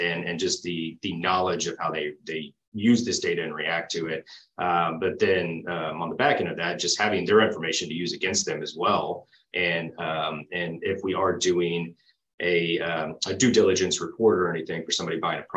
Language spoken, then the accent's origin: English; Houston, Texas, United States; So I grew up in the Houston area and ended up attending Baylor University and got a real estate degree there.